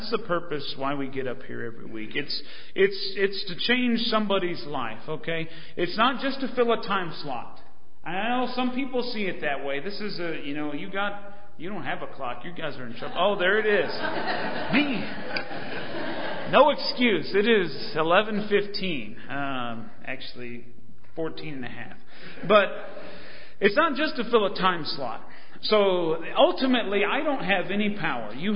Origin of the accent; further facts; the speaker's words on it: Rapid City, South Dakota, United States; I'm from Rapid City.